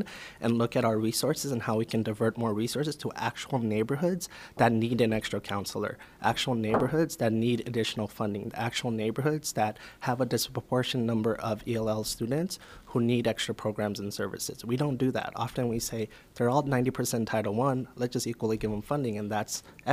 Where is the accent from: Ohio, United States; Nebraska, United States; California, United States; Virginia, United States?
California, United States; I mean, I'm from California, so the corporate tax structure is not as nice than Texas.